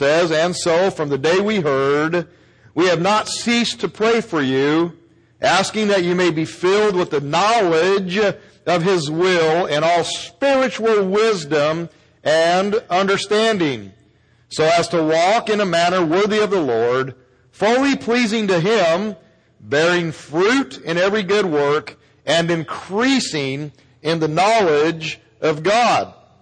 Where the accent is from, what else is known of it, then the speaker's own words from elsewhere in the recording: Arizona, United States; accent: Arizona; And I like to use my accent, my Arizona native accent, as I use words here to make points.